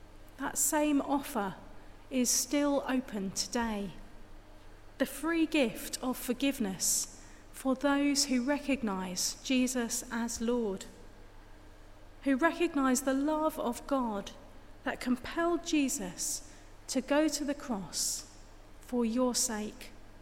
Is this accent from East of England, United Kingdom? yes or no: yes; East of England, United Kingdom; I grew up in the Suffolk countryside